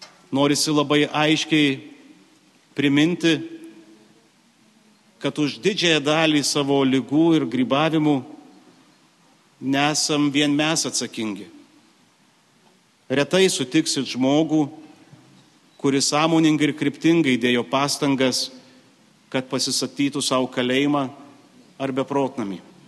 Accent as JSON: {"language": "Lithuanian", "region": "Dzūkija", "country": "Lithuania", "said": "Esu kilęs iš Dzūkijos ir visą jaunystę džiaugiausi, kad niekada nebuvau paklydęs miške"}